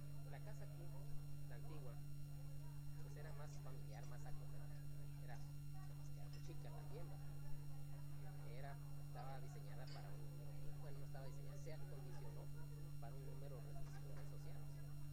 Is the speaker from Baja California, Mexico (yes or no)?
yes; Tijuana, Baja California, Mexico; yo fui nativo, soy nativo aquí de la ciudad de Tijuana.